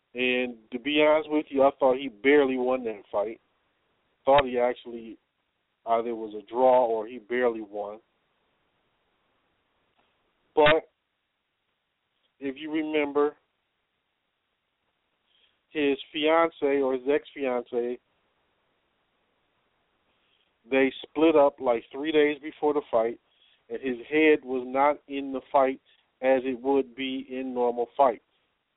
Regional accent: Detroit, Michigan, United States; if you know I'm from Detroit, all you got to do is just realize it's somebody from Detroit.

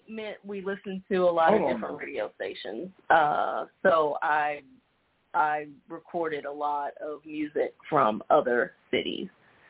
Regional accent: the South, United States; Two, I'm from the South. I'm not from the Midwest.

